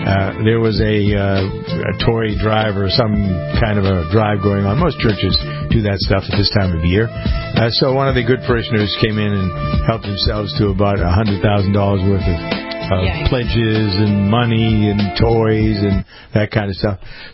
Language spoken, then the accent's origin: English; Massachusetts, United States; This comes from my hometown, or I'm framing in Massachusetts. Boston is 26 miles to the east before you get into the water and get wet.